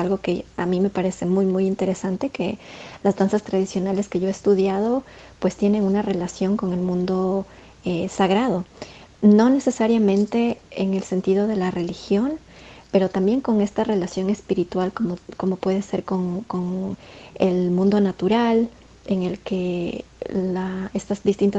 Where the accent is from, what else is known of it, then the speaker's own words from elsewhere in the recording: Ecuador; yo crecí en Ecuador, en una cultura pues muy diversa